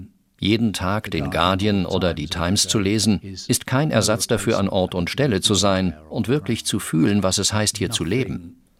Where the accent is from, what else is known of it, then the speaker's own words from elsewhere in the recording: Liverpool, North West England, United Kingdom; German is a second language; now in London, United Kingdom; Bin ich jetzt etwa kein Immigrant in London? Wer weiß. Ich komme ja aus Liverpool. Da funktioniert das Leben wie in einem anderen Sonnensystem als im Süden Englands.